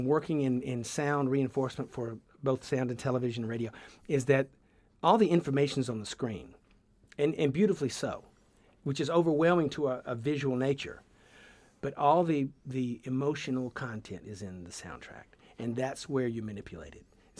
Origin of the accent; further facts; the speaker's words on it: the South, United States; accent: Southern; So I try to hold on to my Southern accent, but it's in there. But sometimes I sound almost Northern. When I go down South, they think I'm sound Northern.